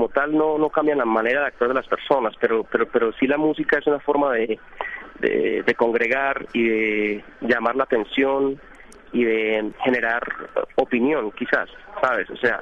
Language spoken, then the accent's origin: Spanish; Colombia; Y nosotros que, bueno, somos colombianos, sabemos que eso no va a suceder.